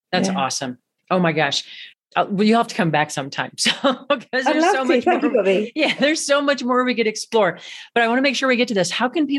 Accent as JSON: {"language": "English", "region": "Midwest", "country": "United States", "tie": "born or raised there", "lives_now": "Colorado, United States", "said": "I grew up in the Midwest here in the States, and it's really flat. I live in Colorado now, not flat at all."}